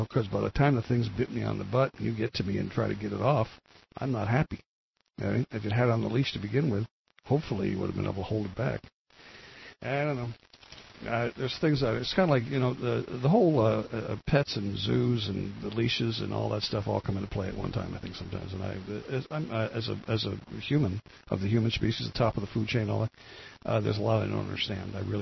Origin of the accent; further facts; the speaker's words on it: San Luis Obispo, California, United States; We were born and raised in San Luis Obispo.